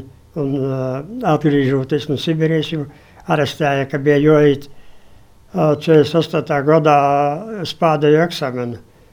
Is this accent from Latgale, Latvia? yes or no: yes; Latgale, Latvia; moved away as an adult; To es 60 gadus esmu projām no Latgales, bet es savai dzimtajai pusē izdarīju to, ko viņš nespēja izdarīt.